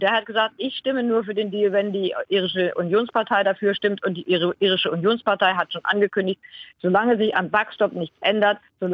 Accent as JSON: {"language": "German", "country": "Germany", "also_born_or_lived": "United Kingdom", "said": "lange Zeit habe ich als Deutsche, auch mit einem deutschen Pass in England, in Großbritannien gelebt"}